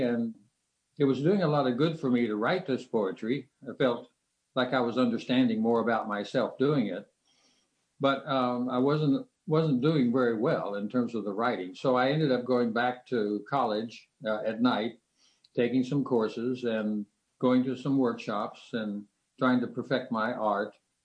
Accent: Texas, United States; Well, Warren, you have to remember I'm a wild and crazy Texan. What I learned growing up in Texas was that if you saw something that you wanted to do, you just went out and did it.

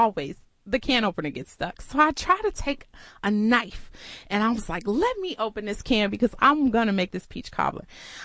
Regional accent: Chicago, Illinois, United States; Well, long story short, I was born, grew up in Chicago. My parents decided, oh, let's try this Texas life.

